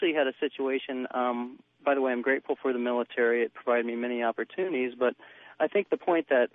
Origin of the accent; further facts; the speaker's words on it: Midwest, United States; And I'm from Midwest, rural, same thing what you were just talking about.